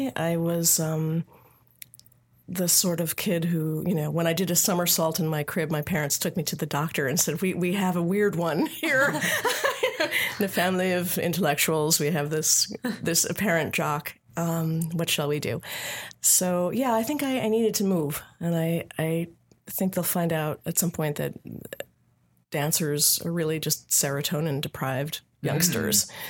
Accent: Queens, New York, United States; also born or lived in New Jersey; I was born in the Village, and my parents moved to Queens and bought, you know, the first house, and they were, you know, young artists, and my father had a typesetting business, and so I grew up in Queens

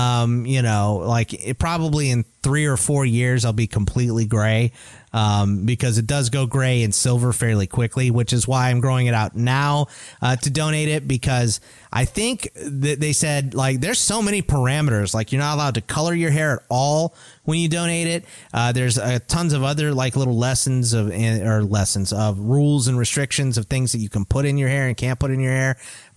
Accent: Arizona, United States; I've never done anything in the snow. I'm from Arizona.

